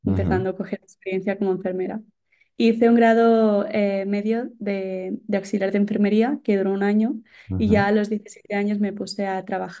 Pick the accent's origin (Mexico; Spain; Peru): Spain; born there; yo nací en España.